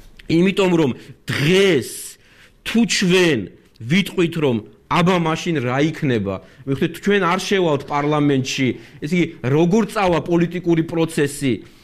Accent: Batumi, Adjara, Georgia; ჩემი დაკვირვებით ახლა ბათუმელი ვარ, დავიბადე, გავიზარდე, ამდენი წელი იქ ვცხოვრობ.

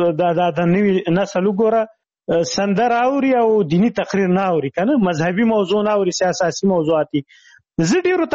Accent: Shamshatu, Khyber Pakhtunkhwa, Pakistan; ما ماشومتوب په شمشتو کې تیر کړی. شمشتو مهاجرینو کمپوس هغه دی هغه پخواني جهادي رهبرانو ندیو رهبر کمپو مشهور کمپو زه په هغه کې لوی سوی یم.

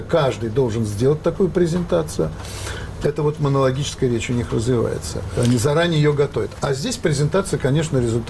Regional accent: Moscow, Russia; я москвич

